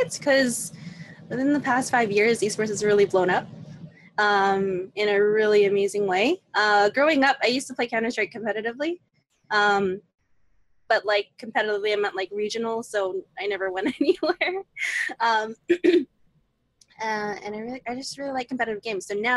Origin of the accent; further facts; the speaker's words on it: Toronto, Ontario, Canada; Oh, born and raised in Toronto.